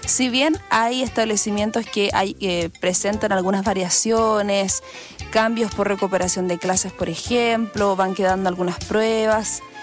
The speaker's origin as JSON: {"language": "Spanish", "country": "Chile", "said": "como buen chileno, yo quedé marcando ocupado"}